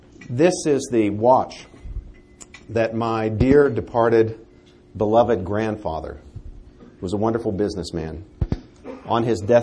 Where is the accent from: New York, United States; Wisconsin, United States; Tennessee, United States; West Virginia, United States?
West Virginia, United States; You know, Sam mentioned that I'm from West Virginia.